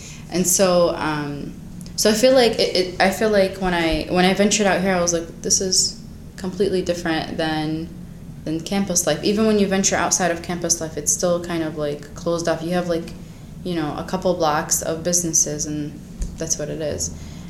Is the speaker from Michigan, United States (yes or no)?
yes; Ann Arbor, Michigan, United States; also born or lived in Hamtramck / Dearborn; I used to live in Hamtramck, so lived there for a year, and I moved, we moved around a little bit, moved to Dearborn, and then when I started high school, we moved to Ann Arbor.